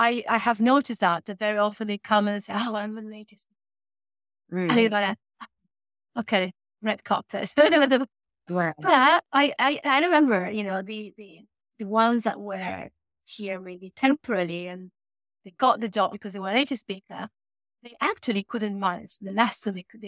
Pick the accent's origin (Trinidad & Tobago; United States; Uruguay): Uruguay; English is a second language; People say, where are you from? It's like, I'm from Uruguay.